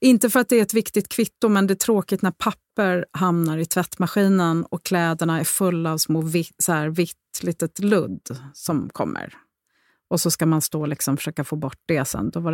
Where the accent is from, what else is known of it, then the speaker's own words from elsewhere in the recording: Rome, Lazio, Italy; Och i Rom där jag växte upp så fanns det väldigt mycket droger.